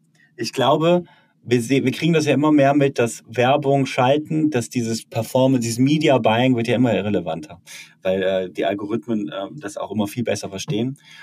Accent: Cologne, North Rhine-Westphalia, Germany; wir hier in Region Westdeutschland, Köln, so wo ich herkomme

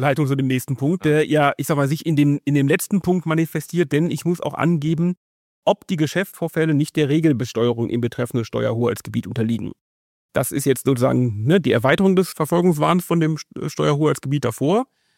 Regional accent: North Rhine-Westphalia, Germany; Ich bin ja Rheinländer.

